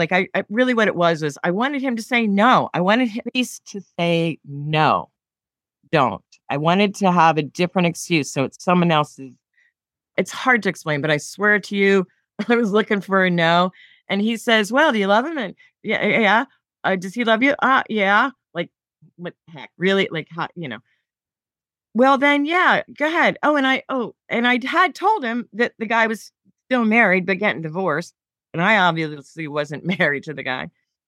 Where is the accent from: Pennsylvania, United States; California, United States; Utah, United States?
Pennsylvania, United States; Philadelphia; I worked for the Philadelphia Phillies, my hometown team, when I was a younger person.